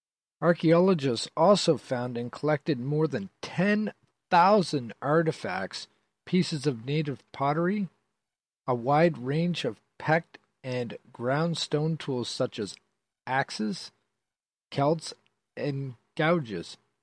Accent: Queensland, Nova Scotia, Canada; The idea of my hometown before modern times always fascinated me. This was probably one of my driving forces to do so much exploring. Queensland is many miles from the closest city.

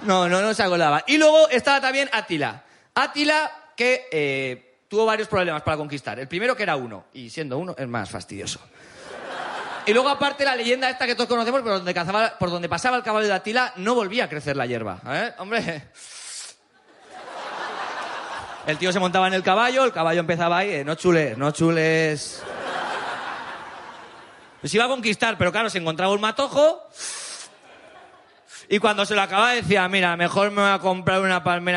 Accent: Aragon, Spain; Cuando actúo por Cataluña, a veces tengo que explicar que vengo de Aragón, tengo que explicar qué es Aragón

